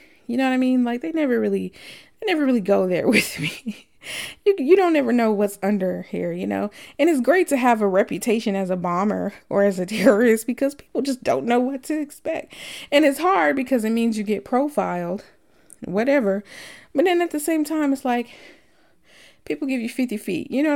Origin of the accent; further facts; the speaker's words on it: the South, United States; You know, I'm from the South. I like to have my wits about me.